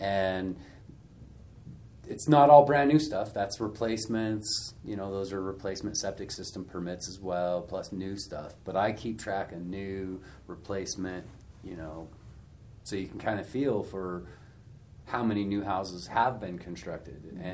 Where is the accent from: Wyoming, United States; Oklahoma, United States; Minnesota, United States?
Wyoming, United States; And growing up in Wyoming and having the longtime families, you know, that my wife and I have in the state of Wyoming, I'm not necessarily for a bunch of rules.